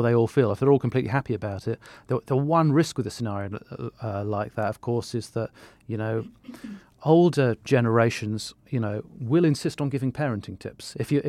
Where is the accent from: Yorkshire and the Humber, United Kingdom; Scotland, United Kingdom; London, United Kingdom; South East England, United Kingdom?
Scotland, United Kingdom; I grew up in Scotland